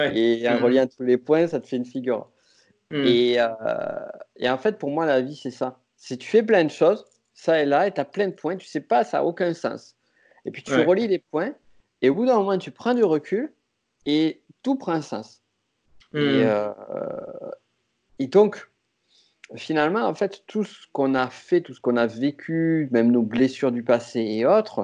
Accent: France; now in Chile; Là, actuellement, je suis au Chili. Et je suis français. C'est ma nationalité depuis le départ.

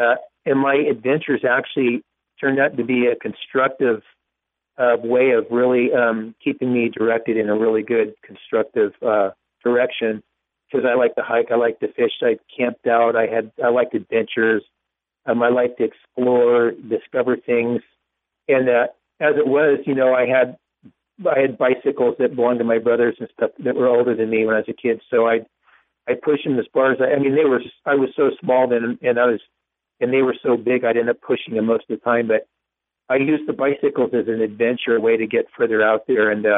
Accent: Tamalpais Valley, California, United States; Well, I grew up in Tamalpais Valley, which is at the base of Mount Tamalpais.

